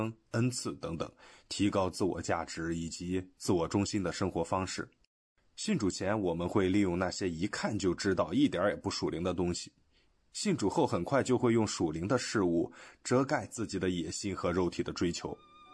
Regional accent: Indonesia; born there; Chinese is a second language; 我出生在印尼，父亲来自福建，妈妈是广东人，家人过去都是佛教徒。我上的是基督教学校，小学初中的时候信主了

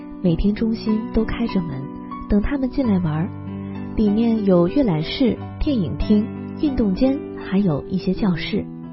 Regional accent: Taiwan; moved away as an adult; 我在台湾的一个渔村长大，小学3年级时随父母搬到城市，国中的时候班上有一个来自上海的基督徒老师，是他带我信了主。

